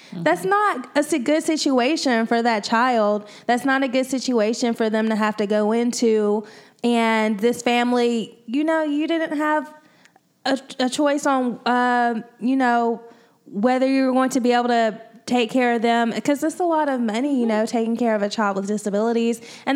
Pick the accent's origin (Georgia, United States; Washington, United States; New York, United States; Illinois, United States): Georgia, United States; You see, in Georgia, my home state, is getting sued